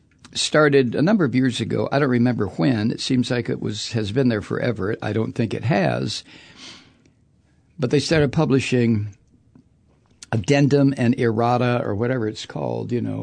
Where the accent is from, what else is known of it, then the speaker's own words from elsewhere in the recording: Toledo, Ohio, United States; I'm from Toledo, Ohio. And if I got a blank look, I'd say, well, it's a suburb of Detroit